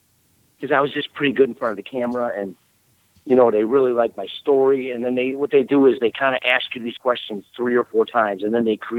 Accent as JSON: {"language": "English", "town": "Chicago", "region": "Illinois", "country": "United States", "said": "I'm from Chicago."}